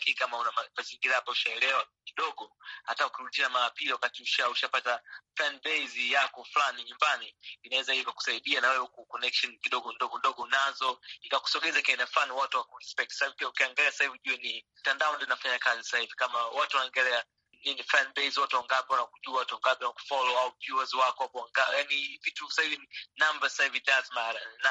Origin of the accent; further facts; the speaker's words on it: Tanzania; kama natoka Tanzania na watu aina fulani ambao mimi nataka connect nao